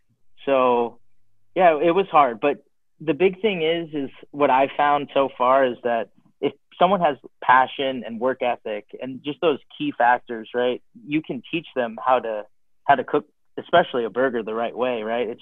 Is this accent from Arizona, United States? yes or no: yes; Arizona, United States; I moved back to my hometown, Arizona. I was with two of my friends from high school.